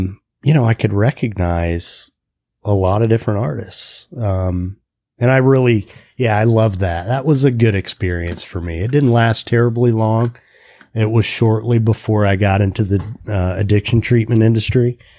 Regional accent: Kokomo, Indiana, United States; I grew up in Indiana and, you know, in a really blue collar town.

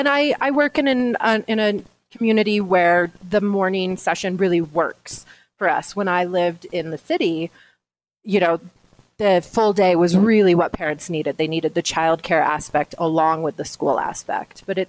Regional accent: Colorado, United States; And I grew up in Colorado, outside of Denver in the suburbs.

